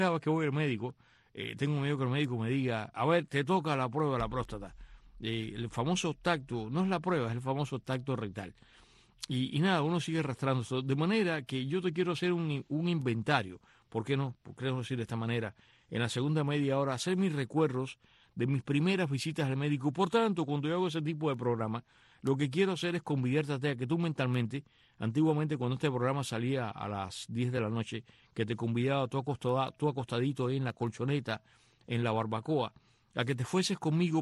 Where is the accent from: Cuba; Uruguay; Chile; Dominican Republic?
Cuba; born there; de acuerdo con mi edad y el año en que yo nací, todavía en Cuba